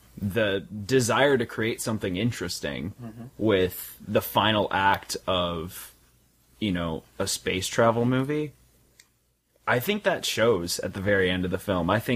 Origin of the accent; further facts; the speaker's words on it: Chicago, Illinois, United States; I'm from Chicago, so the Dark Knight's kind of like crammed down my throat.